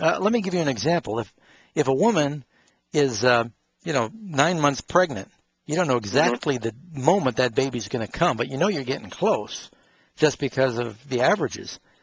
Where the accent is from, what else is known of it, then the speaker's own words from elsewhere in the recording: Manhattan, New York, United States; I grew up in Manhattan, you know.